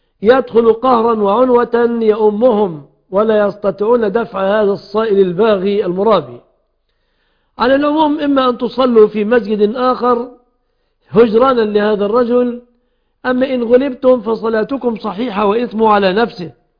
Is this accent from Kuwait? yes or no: no; Egypt; أن يحفظ بلادنا مصر